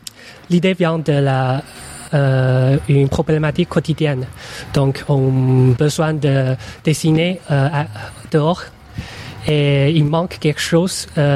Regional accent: China; French is a second language; now in France; Pardon pour notre français, parce que nous sommes chinois et c'est la troisième année où nous sommes en France.

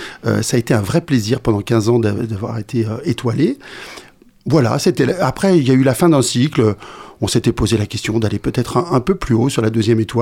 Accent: Manigod, Auvergne-Rhône-Alpes, France; suis au Savoyard d'origine et j'ai travaillé chez le chef au chapeau noir, donc Marc Vera, puisque quand on est enfant de Manigaud comme moi, j'ai travaillé chez un autre enfant de Manigaud, qui est Marc Vera, donc on était du même village

